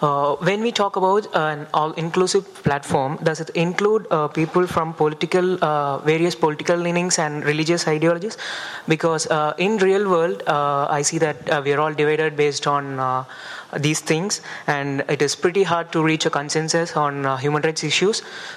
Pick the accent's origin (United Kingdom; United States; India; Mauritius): India; from India.